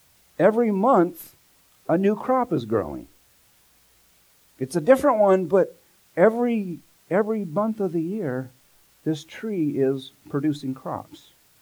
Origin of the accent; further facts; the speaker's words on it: Visalia, California, United States; Now, when I was a kid, I grew up here in the Central Valley down in Visalia.